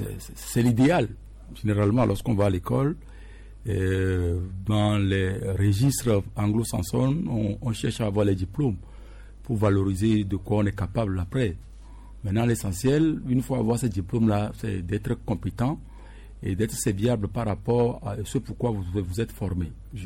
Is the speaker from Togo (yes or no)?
yes; Togo; Maintenant, si des dispositions chez nous au Togo empêchent à ce que des enfants déjà à 4 ans, ils ne peuvent pas commencer le cours préparatoire première année